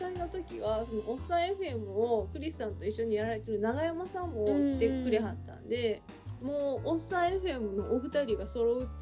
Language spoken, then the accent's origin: Japanese; Kagoshima, Japan; そうなんですよ、すごい九州男児なんですよ、実は。